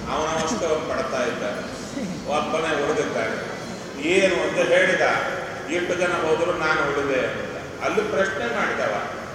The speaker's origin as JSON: {"language": "Kannada", "town": "Kurnool", "region": "Andhra Pradesh", "country": "India", "tie": "born or raised there", "said": "ಆ ಸಮಯದಲ್ಲೇ ಪಕ್ಕದಲ್ಲೇ ನಮ್ಮೂರು ಕರ್ನೂಲು ಅಂತ … ಆ ಕರ್ನೂಲಿಗೂ ನೀರು ಬಂದಿತ್ತು."}